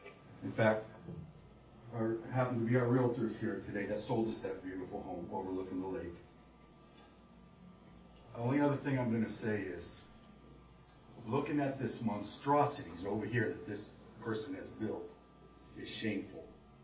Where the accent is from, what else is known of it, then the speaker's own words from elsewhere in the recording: Las Vegas, Nevada, United States; We're from Las Vegas. We're not from around these parts.